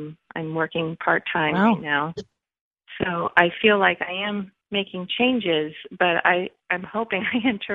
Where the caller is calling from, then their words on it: Rhode Island, United States; I'm calling from Rhode Island.